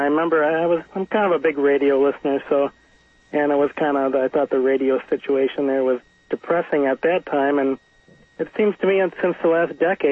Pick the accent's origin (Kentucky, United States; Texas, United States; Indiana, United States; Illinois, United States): Illinois, United States; now in California, United States; Actually, I've been here about 10 years, and I remember, I'm from Illinois originally.